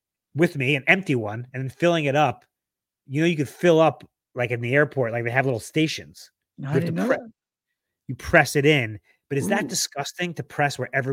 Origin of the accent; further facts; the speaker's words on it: New York, United States; now in Los Angeles, United States; we come from New York, and as you will say, we were poor or whatever.